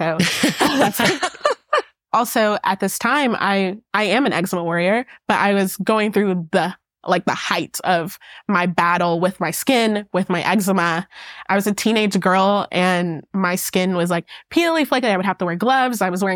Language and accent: English; Georgia, United States; also born or lived in Dixon Mills, Alabama; Yes, I grew up in Georgia, but I always say that I was partially raised by my grandparents in Alabama. So on my dad's side, his parents, they had an 84-acre farm in Dixon Mills, Alabama